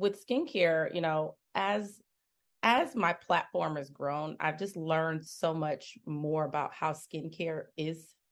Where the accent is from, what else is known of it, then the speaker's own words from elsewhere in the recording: Detroit, Michigan, United States; one of the things that helped me was growing up in Detroit where I was able to see, you know, a lot of Black people doing well, they were in leadership roles.